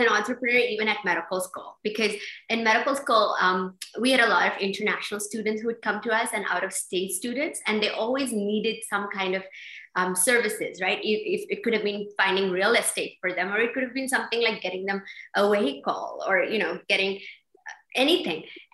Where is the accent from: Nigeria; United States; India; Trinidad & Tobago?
India; Mysore, Karnataka; I grew up in Mysore, which is a beautiful, lovely city.